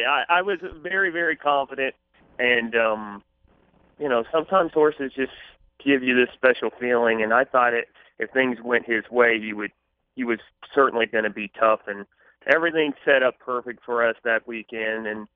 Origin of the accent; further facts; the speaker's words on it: Louisville, Kentucky, United States; But, you know, my brother and I, we grew up in Louisville. We've lived in Louisville our whole lives